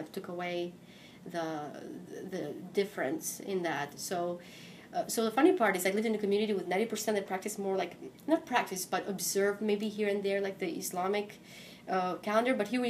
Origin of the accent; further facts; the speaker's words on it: Kruja, Durrës County, Albania; also born or lived in Tirana; I was born in Tirana, Albania, which is the capital, but then we moved to a town called Kruja. It's north of Albania. It used to be the old capital during the 1600s and so forth, during the Ottoman Empire invasion. So the town was very mountainous